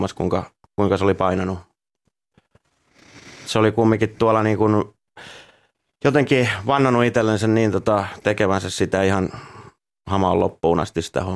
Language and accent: Finnish; Ylöjärvi, Pirkanmaa, Finland; No siis mä oon Ylöjärveltä